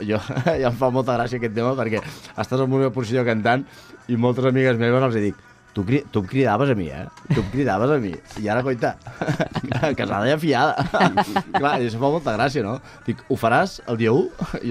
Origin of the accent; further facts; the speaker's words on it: Sant Cugat del Vallès, Catalonia, Spain; I sóc de Sant Cugat.